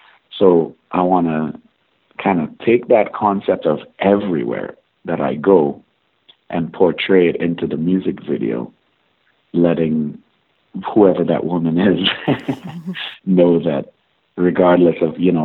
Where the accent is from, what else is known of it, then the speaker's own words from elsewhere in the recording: Tobago, Trinidad & Tobago; we grew up in Tobago together